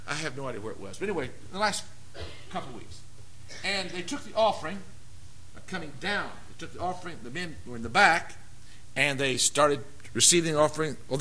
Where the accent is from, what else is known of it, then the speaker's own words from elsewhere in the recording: Wayne, West Virginia, United States; I grew up in West Virginia, and I shined shoes on the street corners of Wayne, West Virginia, my hometown, small town.